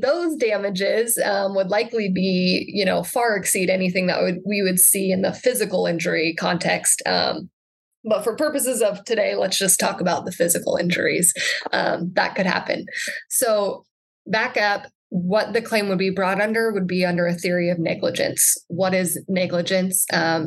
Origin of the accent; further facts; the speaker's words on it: Nebraska, United States; So I grew up in the Sand Hills of Nebraska. I then went to Chadron State College for my undergrad, ran track there, and then moved to the big city of Lincoln to attend law school.